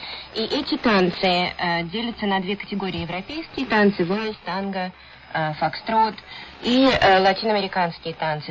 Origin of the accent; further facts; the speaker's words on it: Moscow, Russia; Мы оба из Москвы, и появились первые кружки бального танца.